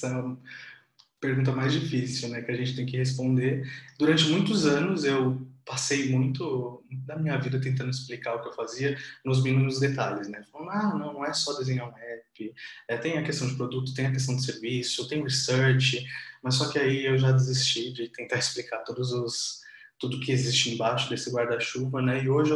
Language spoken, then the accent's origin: Portuguese; São Paulo, Brazil; also born or lived in Santo André; sou de família nordestina também, que veio do interior ali do Ceará, se jogaram aqui em São Paulo, nasci em Santo André, fui criado na zona leste de São Paulo ali até os meus 20 e poucos anos.